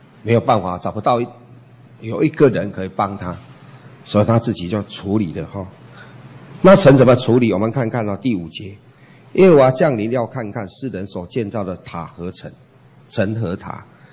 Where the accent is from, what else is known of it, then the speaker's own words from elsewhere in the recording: Taiwan; 但是一般尤其是我们台湾人，哦，一般对神或是神明的观念就是拟人化